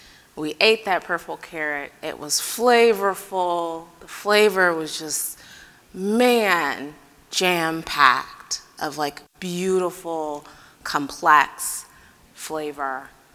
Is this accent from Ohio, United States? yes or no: yes; Akron, Ohio, United States; I'm originally from Akron, Ohio, which is the home of Goodyear.